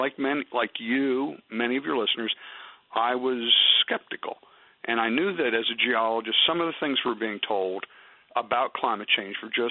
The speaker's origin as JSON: {"language": "English", "region": "Pennsylvania", "country": "United States", "said": "and I'm from Pennsylvania"}